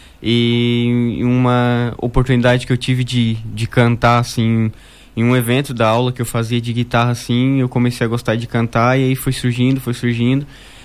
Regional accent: Orleans, Santa Catarina, Brazil; Isso, sou de Orleans, natural, nascido e continuo resido lá em Orleans ainda.

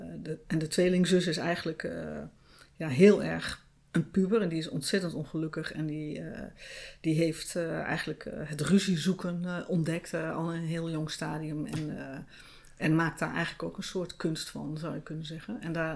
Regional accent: Neede, Gelderland, Netherlands; Ik ben opgegroeid in Neede.

